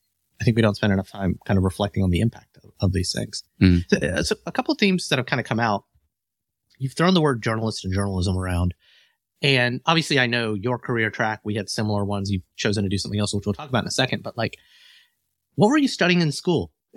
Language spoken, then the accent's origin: English; United States; As an American in our generation, right, like 9/11 is one of those seminal moments